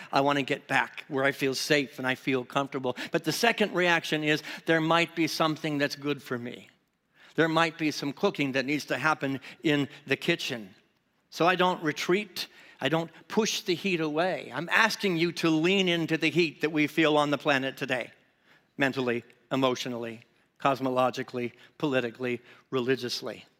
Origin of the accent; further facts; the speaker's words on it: England, United Kingdom; I'm English through and through.